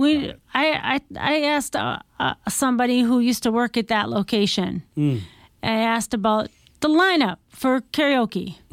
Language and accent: English; Minnesota, United States; In my hometown, they were having a garage sale.